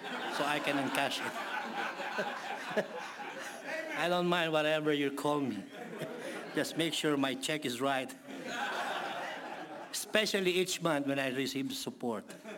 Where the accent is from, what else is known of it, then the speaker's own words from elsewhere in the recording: Philippines; English is a second language; Folks, back in the 80s, we as Filipino children, we don't really use to be receiving such kind of a snack as a young boy.